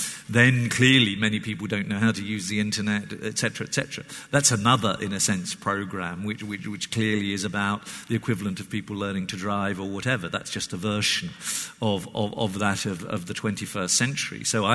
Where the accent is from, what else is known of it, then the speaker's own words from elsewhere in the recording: Italy; also born or lived in Germany; I was brought up in Italy, Germany.